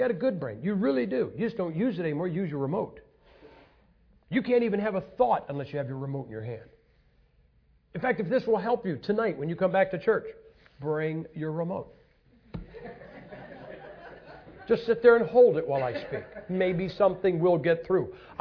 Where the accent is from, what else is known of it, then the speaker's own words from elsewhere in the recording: Ohio, United States; Now I'm a Yankee, okay? I'm from Ohio. We beat you. Anyway, I am from Ohio. I tell people, I'm from a Yankee.